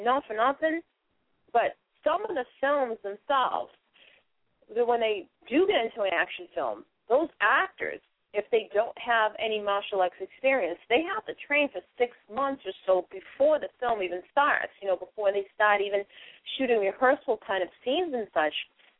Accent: Boston, Massachusetts, United States; I mean, I'm originally from Boston. As you can tell, you'll hear my accent as I go on.

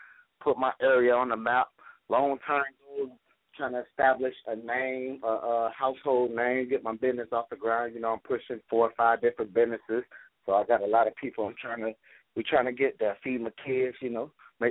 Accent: Florida, United States; also born or lived in Detroit, United States; You know, I'm repping Florida hard, but I was born in Detroit, like she said. Like you said. I moved here when I was about 11, so I'm really raised. I say I'm made in Detroit, raised in Florida, you feel me?

